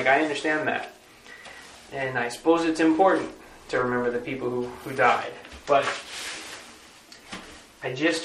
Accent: New Jersey, United States; now in New York, United States; Because I grew up in New Jersey, and I remember the towers, and I remember seeing the towers every time I came into the city.

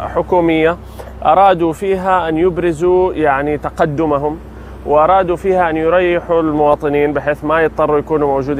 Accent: Jeddah, Makkah Province, Saudi Arabia; مثلا مصنع التحلية عندنا في جدة هذا أقرب الأمثلة

